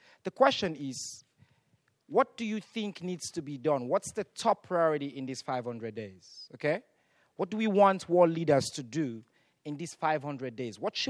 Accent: Sierra Leone; I come from Sierra Leone, where about 80% of young girls are caught.

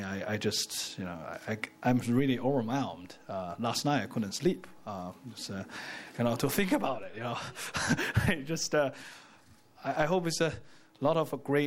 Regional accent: China; English is a second language; now in United States; also rest of the world, including my home country, China, obviously.

